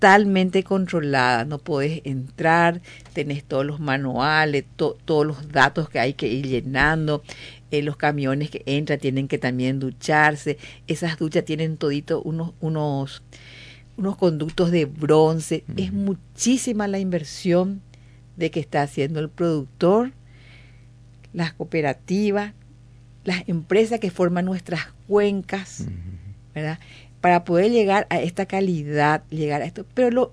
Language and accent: Spanish; Asunción, Paraguay; Y yo, que soy abogada, que soy acá de Asunción